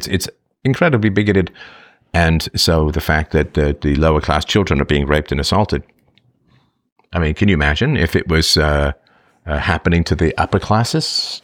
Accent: England, United Kingdom; But, I mean, growing up in England as part of the lower class, I can tell you

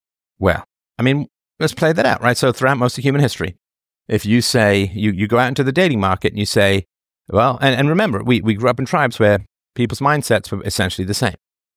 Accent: England, United Kingdom; I mean, I was raised in England, of course, and I was fascinated with World War II history.

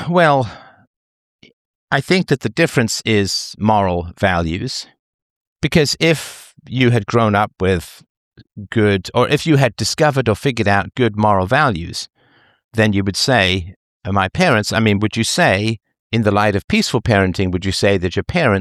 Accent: England, United Kingdom; I grew up in England, so I speak English.

